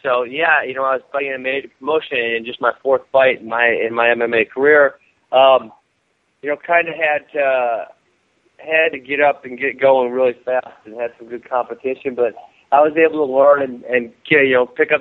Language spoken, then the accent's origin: English; Milwaukee, Wisconsin, United States; Well, I grew up here in Milwaukee, so, you know, it was kind of like coming home for me.